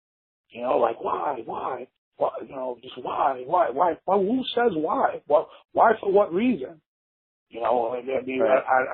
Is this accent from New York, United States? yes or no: yes; New York, United States; I grew up in New York, man, like in the crack boom era.